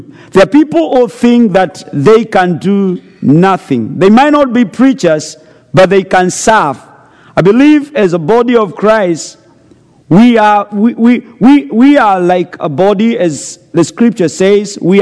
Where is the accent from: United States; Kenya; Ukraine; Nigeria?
Kenya; born there; God knows why I was born in Kenya, and why you were born in America.